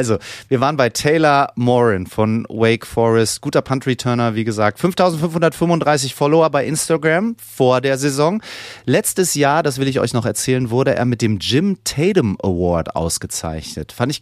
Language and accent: German; Lübeck, Schleswig-Holstein, Germany; in meiner Heimatstadt in Lübeck